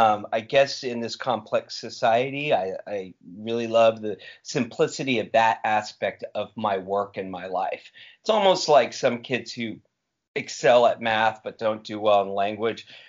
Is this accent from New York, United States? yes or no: no; Marin County, California, United States; Yeah, well, so I was raised in Marin County. So, you know, in those days, it was all hot tubs and peacock feathers.